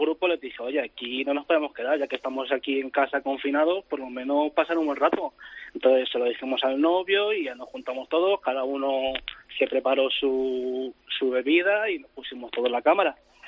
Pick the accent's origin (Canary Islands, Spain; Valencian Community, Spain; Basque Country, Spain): Valencian Community, Spain; Alicante; Nosotros somos de Alicante, aquí en Alicante hasta noviembre estamos en Mallorca